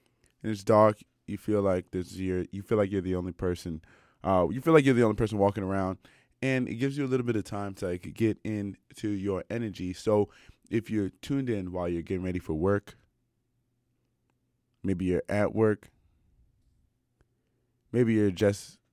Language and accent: English; Silver Spring, Maryland, United States; On the first day of spring, my hometown, Silver Spring, Maryland, was dumped on about 5 inches of snow, along with almost the entire East Coast.